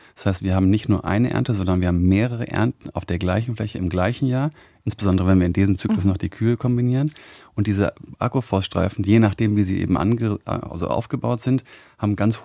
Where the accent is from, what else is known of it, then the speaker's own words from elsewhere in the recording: Madlitz, Brandenburg, Germany; Also ich meine, ich bin halt bei uns auf dem Betrieb groß geworden. Ne? Kurz nach der Wende war ich 8 und habe dann irgendwann meine komplette freie Zeit irgendwie in Madlitz verbracht